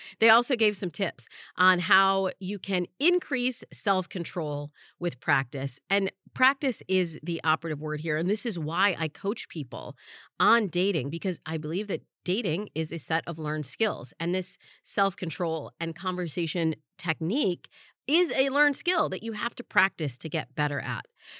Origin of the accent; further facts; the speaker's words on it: Los Angeles, California, United States; my hometown of Los Angeles did not make the list.